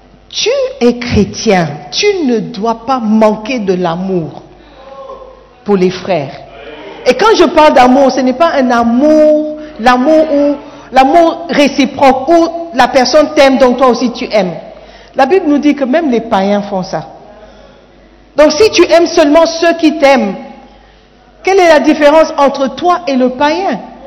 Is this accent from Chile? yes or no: no; Gabon; now in Ghana; Je suis Gabonais.